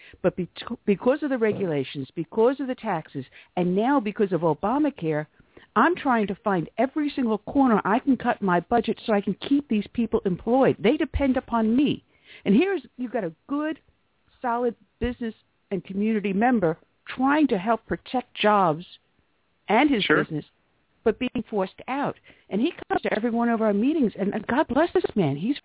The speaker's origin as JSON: {"language": "English", "region": "New York", "country": "United States", "tie": "born or raised there", "moved": "as an adult", "said": "because I grew up in New York. I was a police officer in New York, so I've seen the dirtiest and worst of it. And I left in 2001"}